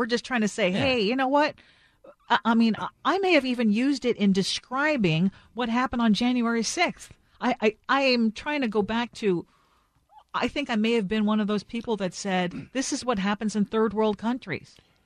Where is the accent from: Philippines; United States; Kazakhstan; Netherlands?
Philippines; growing up in the Philippines, in some of the poorest areas of the country